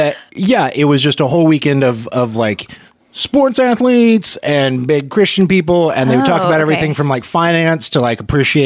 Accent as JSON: {"language": "English", "town": "Salina", "region": "Kansas", "country": "United States", "tie": "born or raised there", "said": "Born and raised in Salina, Kansas, which is a city of 50,000 right in the middle of Kansas."}